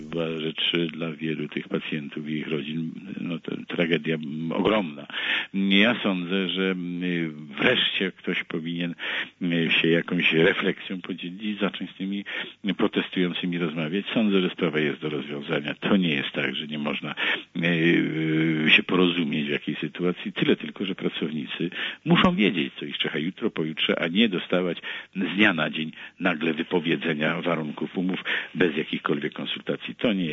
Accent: Rybnik, Silesian Voivodeship, Poland; Ja jestem z Rybnika, więc akurat śledzę na bieżąco

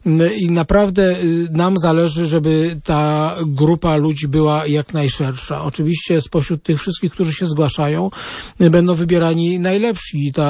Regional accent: Radom, Masovian Voivodeship, Poland; w Radomiu, skąd pochodzę

